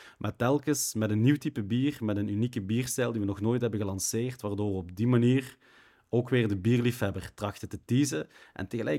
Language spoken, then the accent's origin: Dutch; Maasmechelen, Limburg, Belgium; Ja, we zijn afkomstig uit Maasmechelen. En Maasmechelen is ook een van de mijngebieden die we hebben gehad in Limburg.